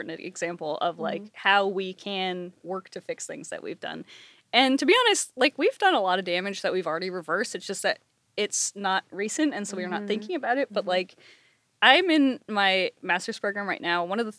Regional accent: Hawaii, United States; I grew up in Hawaii, and there's not... any native, it depends who you ask, considered not to be any native species of amphibians in Hawaii.

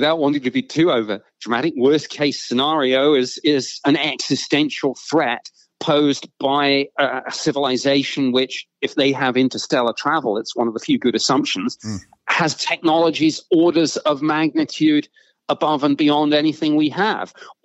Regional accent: United Kingdom; moved away as an adult; now in United States; as a Brit, I've lived in the U.S. since 2012. But, of course, growing up in the U.K.

